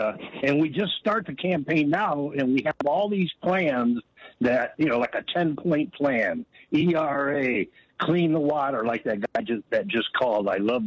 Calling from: Oregon, United States; I'm calling you from Mount Mazama.

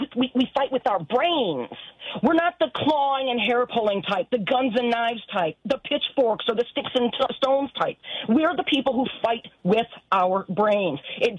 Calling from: Michigan, United States; I'm calling from mid-north Michigan

